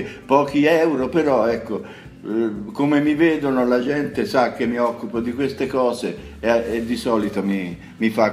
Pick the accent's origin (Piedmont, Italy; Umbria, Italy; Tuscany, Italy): Tuscany, Italy; Torrita di Siena; sono originario di Torrita.